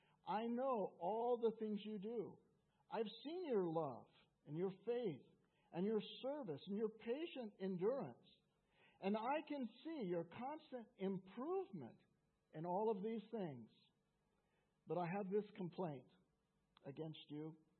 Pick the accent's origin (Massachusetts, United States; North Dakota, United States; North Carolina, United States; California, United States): California, United States; that one time I was back in my home state of California